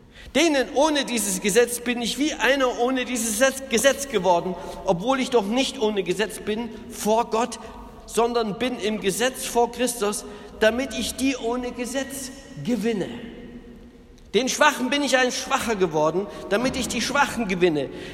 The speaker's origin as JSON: {"language": "German", "region": "Berlin", "country": "Germany", "tie": "born or raised there", "said": "Ich war in Berlin, meine Heimatstadt."}